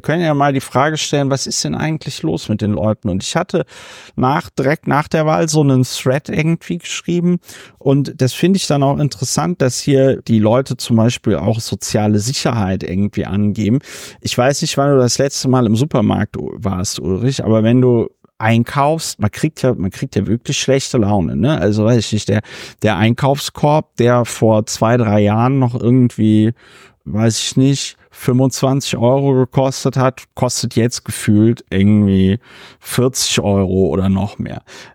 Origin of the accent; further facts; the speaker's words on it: Berlin, Germany; Auch als Berliner bekomme ich nicht viel mit von der Kriminalität in Berlin.